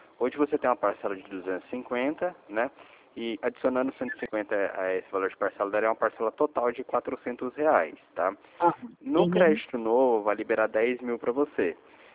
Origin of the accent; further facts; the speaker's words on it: São Paulo, Brazil; Eu sou de São Paulo.